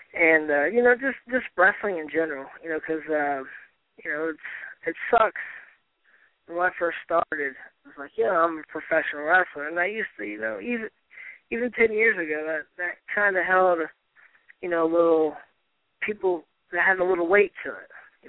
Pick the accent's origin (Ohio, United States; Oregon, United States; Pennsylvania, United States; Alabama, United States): Ohio, United States; Dayton; Like, oh, I'm from Dayton, Ohio.